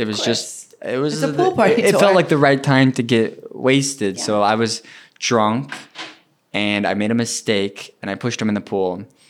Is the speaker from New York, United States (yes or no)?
yes; New York, United States; I'm from New York.